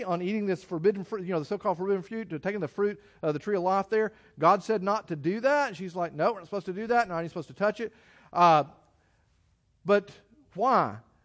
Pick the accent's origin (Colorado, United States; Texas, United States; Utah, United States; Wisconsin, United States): Texas, United States; I grew up in Texas with cows.